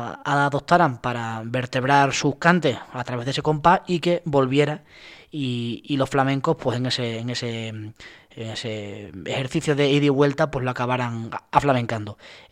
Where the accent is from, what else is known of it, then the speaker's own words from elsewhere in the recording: Extremadura, Spain; Yo, que soy extremeña